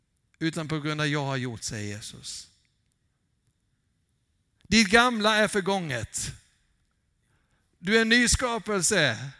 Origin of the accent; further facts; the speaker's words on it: Vetlanda, Jönköping County, Sweden; För att jag är uppvuxen i Vetlanda.